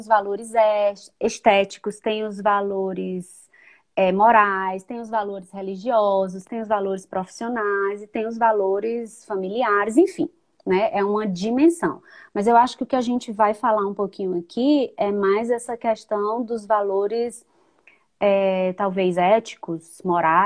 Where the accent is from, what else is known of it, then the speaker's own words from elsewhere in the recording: Fortaleza, Ceará, Brazil; now in Brasília, Brazil; Eu sou natural de Fortaleza, no Ceará, mas já há 3 anos eu estou aqui em Brasília.